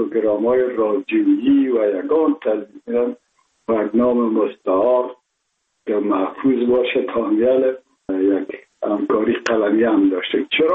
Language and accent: Persian; Kabul, Afghanistan; born or raised there